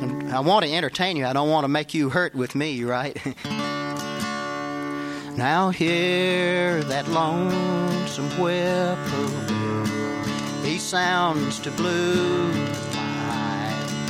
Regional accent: Gainesville, United States; I grew up in Gainesville, and I did manage to visit most places

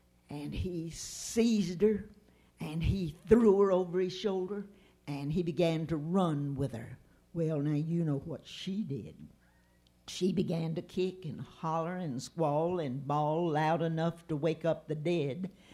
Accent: Gainesville, United States; Now, I've known about that hole all my life when I was a little girl. You know, I grew up in Gainesville.

